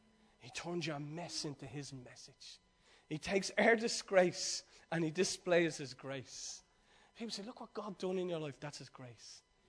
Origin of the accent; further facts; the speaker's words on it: Dublin, Leinster, Ireland; I live in Ireland. I'm from Ireland. I'm from Dublin. I'm from this community.